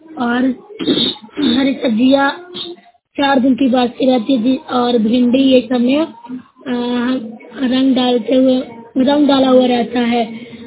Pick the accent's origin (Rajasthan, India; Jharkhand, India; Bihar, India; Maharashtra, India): Bihar, India; Nalanda; मैं ग्राम बारह खजाने से बोल रही हूँ, जिला नालंदा की निवासी हूँ।